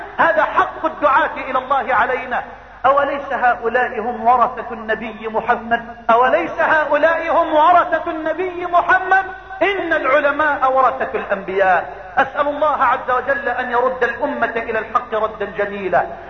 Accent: Egypt; بلدنا مصر

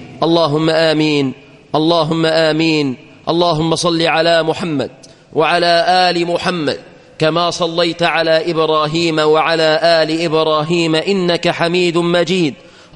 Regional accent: Egypt; بلادنا مصر

